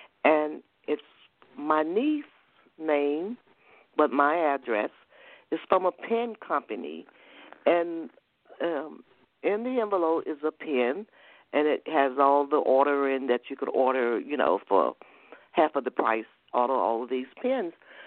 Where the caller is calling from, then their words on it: Georgia, United States; I am calling from Georgia.